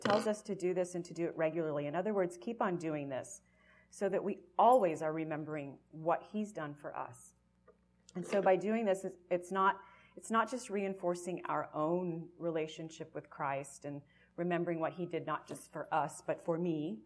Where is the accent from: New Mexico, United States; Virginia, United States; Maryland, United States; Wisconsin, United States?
New Mexico, United States; Albuquerque; We're from Albuquerque. I just met another Albuquerque friend this morning.